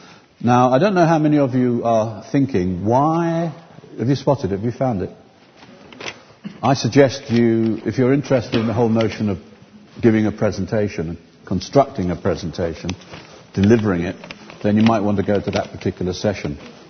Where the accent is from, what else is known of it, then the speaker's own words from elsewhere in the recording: United Kingdom; I'm British, kind of, fourth generation Italian, actually … so I should be speaking in the mother tongue of my homeland